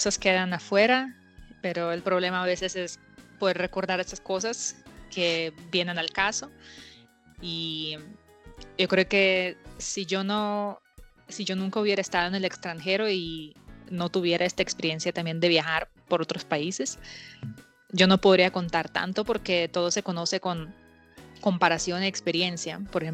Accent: Russia; Spanish is a second language; desde Vladivostok hasta mi ciudad natal, ajá, son 25 horas en tren

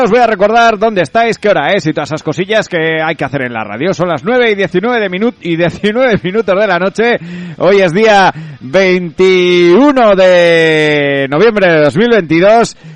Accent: Lerín, Navarre, Spain; soy de Lerín

